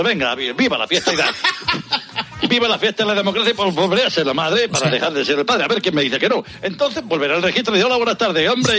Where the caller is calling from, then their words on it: Alalpardo, Community of Madrid, Spain; Yo llamo desde aquí, desde Madrid, desde la localidad, bonita localidad de Alalpardo.